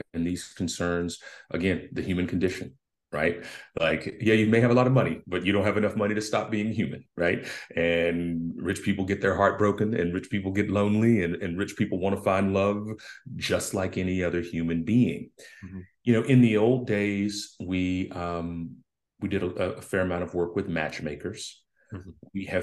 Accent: Memphis, Tennessee, United States; No, I grew up in North Memphis. I was born July 27th, 1973, 50 years old.

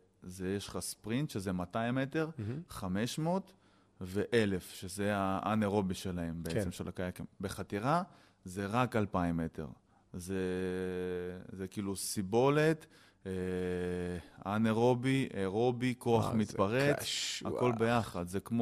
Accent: Afula, Northern District, Israel; also born or lived in Ukraine; גדלתי בהפולה, וגדלתי בסביבה שלמרות שעליתי מאוקראינה בגיל שנה וחצי, אז למדתי קודם עברית. כאילו, כן. ברוסית גמגמתי. כאילו, כמובן שאני מעלייה, אבל למדתי עברית

